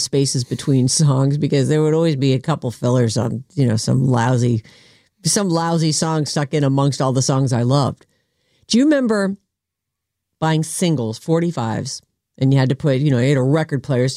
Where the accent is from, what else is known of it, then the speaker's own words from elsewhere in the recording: Boston, Massachusetts, United States; I know. Well, I grew up in Boston.